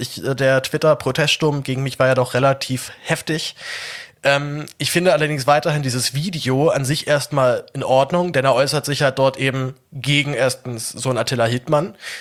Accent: Germany; als Deutscher

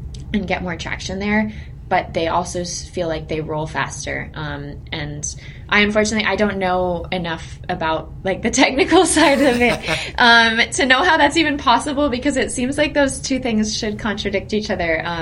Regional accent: United States; As an American, we're like, you know, we see like the love that, you know, Europe has for the sport.

